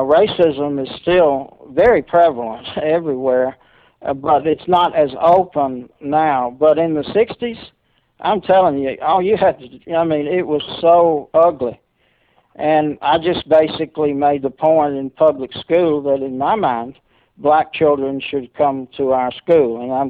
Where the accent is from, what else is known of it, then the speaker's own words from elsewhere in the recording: Montgomery, Alabama, United States; born there; Well, I was born in Montgomery.